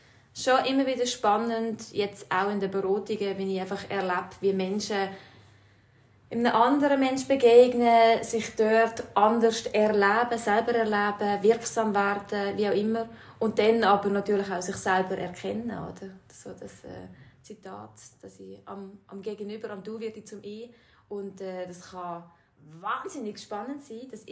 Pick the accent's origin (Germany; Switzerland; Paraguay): Switzerland; Basel; now in St. Gallen, Switzerland; lebe jetzt in St. Gallen. Schon länger, ursprünglich aus dem Baselbiet, wie man hört.